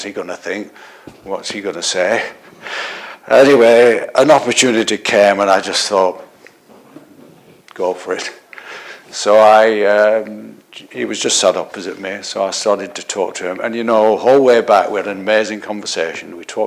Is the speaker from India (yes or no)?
no; North West England, United Kingdom; when I was in Lancashire, growing up in Lancashire, our church used to organise days out.